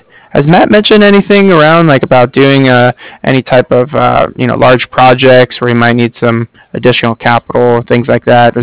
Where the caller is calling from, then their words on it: Cardiff, Wales, United Kingdom; I'm calling from Cardiff.